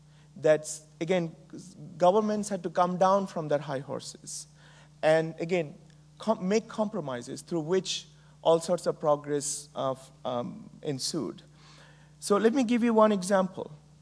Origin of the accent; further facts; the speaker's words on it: Bangladesh; moved away as an adult; now in United States; I grew up in Bangladesh. I came to America to go to college, and 33 years ago.